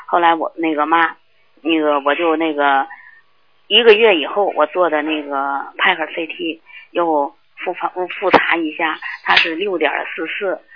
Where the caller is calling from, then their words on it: Tianjin, China; 我是天津的。